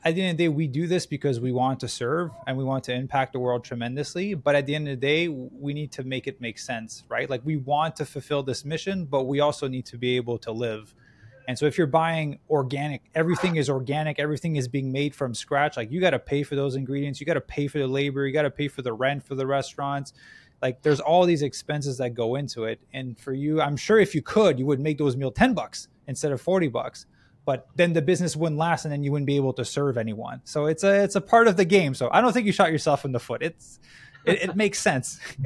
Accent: Vancouver, British Columbia, Canada; now in Los Angeles, United States; I come from Vancouver, Canada, which is considered crazy for Canadian market.

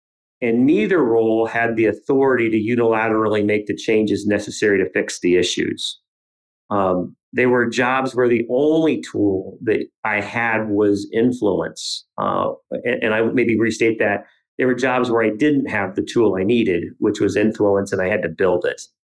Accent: Van Wert, Ohio, United States; he sent a couple of people to my hometown, Van Wert, Ohio, and through a little bit of cajoling of my sisters with a bottle of wine, got an in-person, behind-the-scenes look at my childhood

